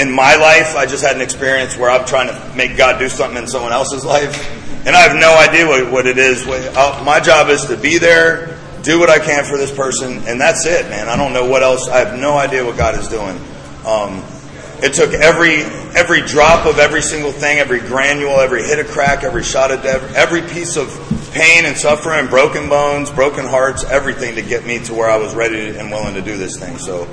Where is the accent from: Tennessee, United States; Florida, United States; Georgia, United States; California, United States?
Florida, United States; And I guess everybody thought I was with them because I was from Florida.